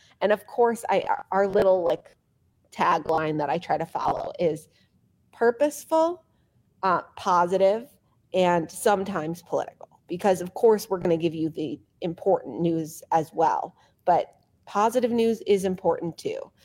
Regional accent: Chicago, Illinois, United States; I grew up in Chicago.

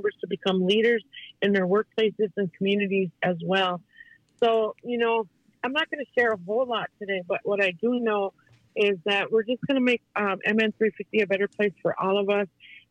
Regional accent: Leech Lake, Minnesota, United States; I'm from Leech Lake. I work for Northern Minnesota 350.

